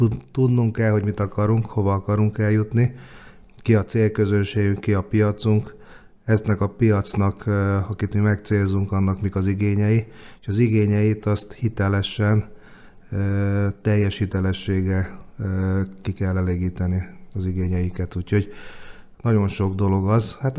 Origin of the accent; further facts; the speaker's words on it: Kecskemét, Bács-Kiskun, Hungary; now in Budapest, Hungary; először ugye kecskeméti vagyok a Kecskeméti Sportklubnak